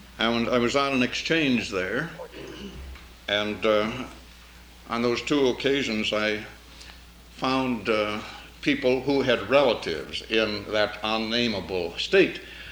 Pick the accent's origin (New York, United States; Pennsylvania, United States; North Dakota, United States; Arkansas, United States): North Dakota, United States; I am from North Dakota. I was born there and raised there, and on the way back we're going to visit my old home town, a little town in north central North Dakota.